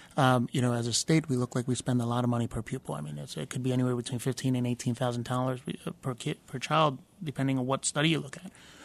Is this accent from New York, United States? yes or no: no; Philadelphia, Pennsylvania, United States; Yeah, so I grew up in North Philadelphia, in the Hunting Park section of North Philadelphia.